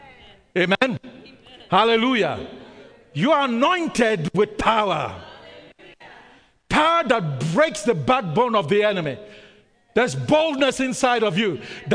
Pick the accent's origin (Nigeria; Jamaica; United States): Nigeria; now in Canada; yeah, we're Canadians. I've lived here. I'm more Canadian than I'm Nigerian now. But I'm still Nigerian.